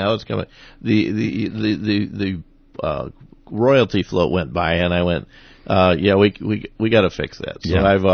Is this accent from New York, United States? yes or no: no; Faribault, Minnesota, United States; also born or lived in North Little Rock; I was born in North Little Rock. My folks were in the Air Force. Do not remember a lot of it, you know, bits and pieces. And then when they moved up back to Minnesota, both my folks were from Otana.